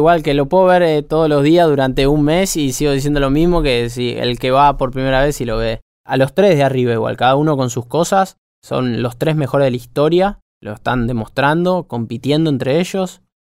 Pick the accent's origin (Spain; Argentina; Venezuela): Argentina; Yo me siento muy, muy argentino